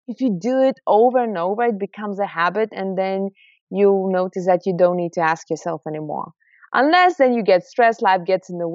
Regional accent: Lithuania; English is a second language; also born or lived in London, United Kingdom / Thailand; No, I'm from Lithuania originally, but I lived in London.

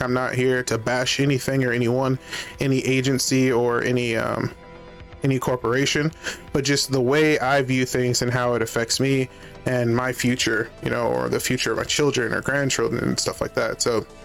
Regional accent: Washington, United States; also born or lived in Tacoma; I'm from Washington State. I used to live in Tacoma, the Spanaway, Parkland area is usually where I was, or in, like, Midland, you know, Puyallup, stuff like that, right?

